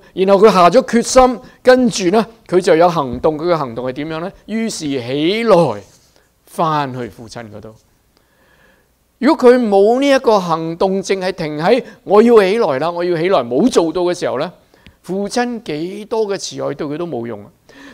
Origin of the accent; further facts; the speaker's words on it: China; 我们中国人都要有福，是吗？